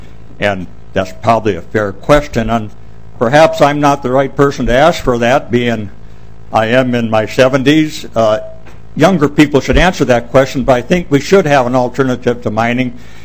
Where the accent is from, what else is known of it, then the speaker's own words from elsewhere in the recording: Minnesota, United States; from Sudan, Minnesota. I spent several years working in the mines